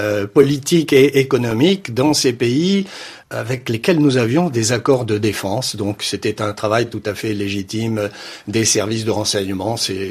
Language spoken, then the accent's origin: French; Morocco; born there; je suis né au Maroc, donc j'ai cette connotation un peu africaine.